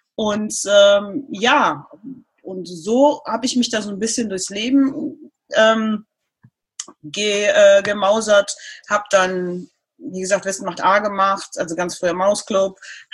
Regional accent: Cologne, North Rhine-Westphalia, Germany; Also ich bin in Köln geboren, aufgewachsen, zur Schule gegangen, war im Internat in einer Pflegefamilie, als ich klein war

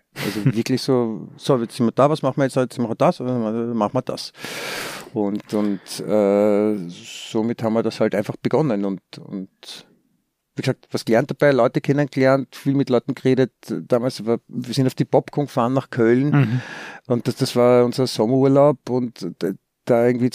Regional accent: Vienna, Austria; also born or lived in Stuttgart, Germany; Ich bin in Wien aufgewachsen, ja. Ich bin Passdeutscher, yeah. In Deutschland geboren. Habe den deutschen Pass noch immer.

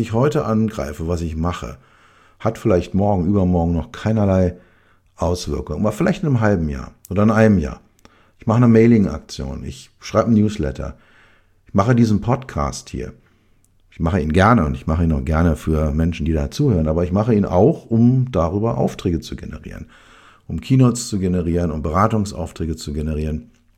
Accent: Berlin, Germany; als Berliner, als West-Berliner bin ich mit der Mauer groß geworden, die war einfach da.

